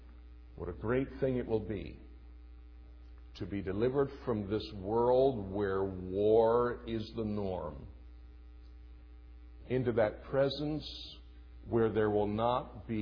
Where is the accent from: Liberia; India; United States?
United States; and I'm an American, there's no two ways about that, and I thank God that I am, and I'm a patriotic citizen